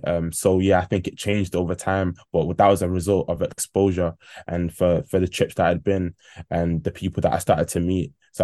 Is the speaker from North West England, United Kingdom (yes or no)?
yes; Manchester, North West England, United Kingdom; I was growing up in an ethnic household. I'm Ghanaian. That's where my roots come from. Although being born and raised in Manchester, my roots were Ghanaian.